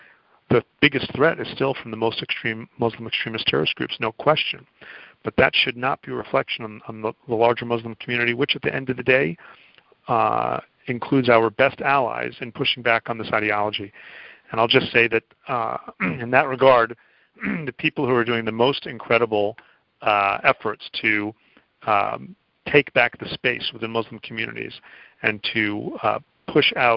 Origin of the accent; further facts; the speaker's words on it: Boston, Massachusetts, United States; I'm from Boston originally